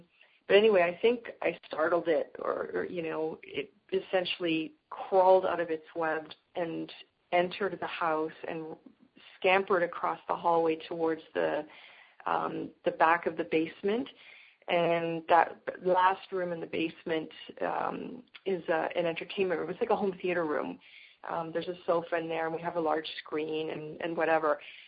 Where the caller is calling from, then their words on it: Sri Lanka; I'm calling from Sri Lanka, so sometimes it's very difficult for me to hear.